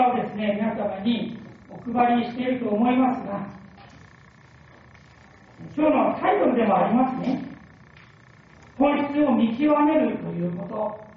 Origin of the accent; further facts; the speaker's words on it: Kanto, Japan; 私は関東出身なんですけれども